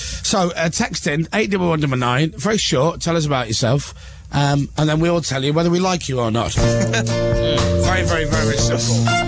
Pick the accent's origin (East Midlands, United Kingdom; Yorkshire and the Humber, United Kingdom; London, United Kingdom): Yorkshire and the Humber, United Kingdom; Cleethorpes; I'm 21 from Cleethorpes, and I'm a fireman in the Navy.